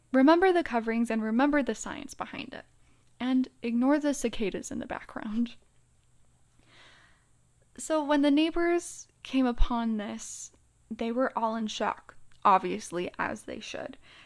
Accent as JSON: {"language": "English", "country": "United States", "tie": "born or raised there", "said": "but I grew up in America."}